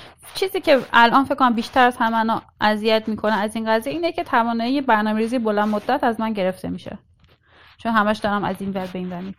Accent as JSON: {"language": "Persian", "country": "Iran", "moved": "yes", "said": "یه علت زیادش هم به خاطر اینه که خب من خارج از ایرانم"}